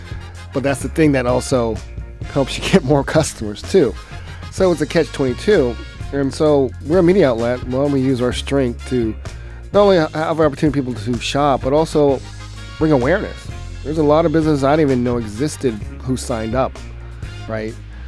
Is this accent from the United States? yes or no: yes; Atlanta, Georgia, United States; now in Milwaukee, United States; I'm originally from Atlanta, and you go to Atlanta, it's a different environment for black businesses